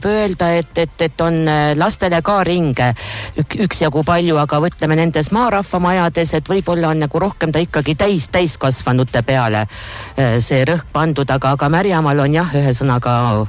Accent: Vigala, Rapla County, Estonia; seal Vigala kandis ka, et kutsun Vigalasse, kuna võibolla olen ise seal pärit

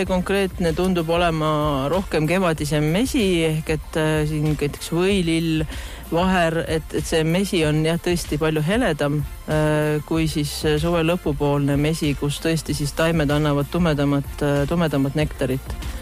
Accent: Tallinn, Harju County, Estonia; me ise oleme olnud tallinlased, siuksed linna inimesed oma perekonnaga, aga meil on olnud ja suve kodumaal. Hiiumaal täpsemalt Kassari saarel ja siis Sireli talus

